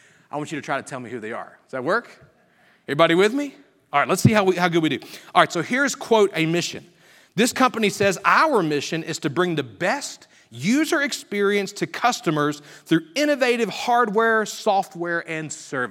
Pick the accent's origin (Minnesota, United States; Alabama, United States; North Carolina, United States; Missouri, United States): Alabama, United States; Now, growing up in Alabama, this one's absolutely my favorite